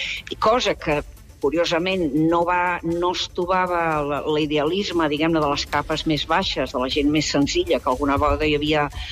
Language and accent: Catalan; Catalonia, Spain; jo no sóc pitjor catalana que vostè, i jo no sóc una catalana espanyolista, jo sóc una catalana espanyola